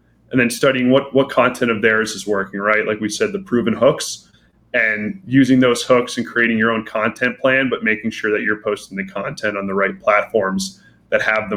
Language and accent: English; United States; now in Brazil; I'm currently living in Brazil. And I was like, you know, simple. I'm an American. I've been living in Brazil for a year.